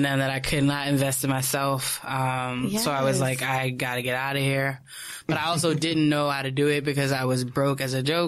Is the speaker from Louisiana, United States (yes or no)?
yes; New Orleans, Louisiana, United States; also born or lived in Washington, D.C.; now in New York, United States; I was born and raised in and around New Orleans. I've been in New York for like 6 years now.